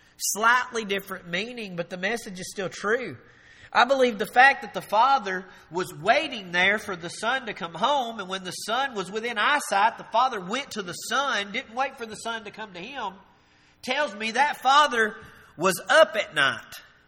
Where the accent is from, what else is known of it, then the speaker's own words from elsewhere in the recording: Tennessee, United States; I mean, I'm from Jackson County